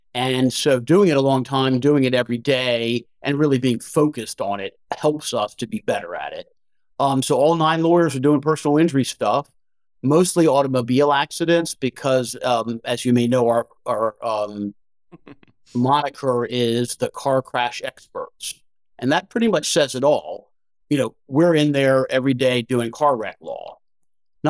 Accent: Norfolk, Virginia, United States; here in Hampton Roads, Virginia, which is also my hometown. So I've been in Norfolk all my life, other than going away to school

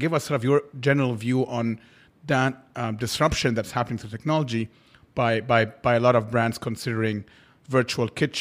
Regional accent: Cairo, Cairo Governorate, Egypt; I remember growing up in Cairo as well, and McDonald's, I think we were one of the first countries to have McDonald's delivery.

